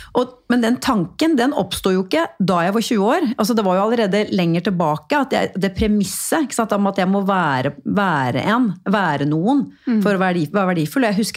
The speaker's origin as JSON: {"language": "Norwegian", "town": "Porsgrunn", "region": "Vestfold og Telemark", "country": "Norway", "said": "Kommer hun her, Harry-dama fra Porsgrunn, og snakker jeg så breit? Og jeg la jo da om dialekten min litt, ikke sant?"}